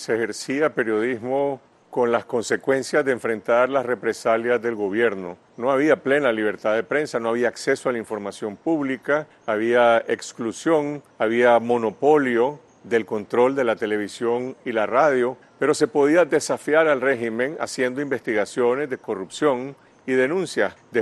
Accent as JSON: {"language": "Spanish", "country": "Nicaragua", "moved": "as an adult", "said": "yo salí de Nicaragua por una situación extrema"}